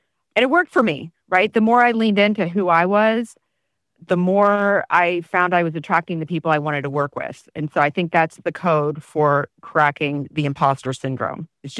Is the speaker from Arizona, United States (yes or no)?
yes; Phoenix, Arizona, United States; I grew up in Phoenix for the most part. I moved around a lot, but always somehow found my way back home.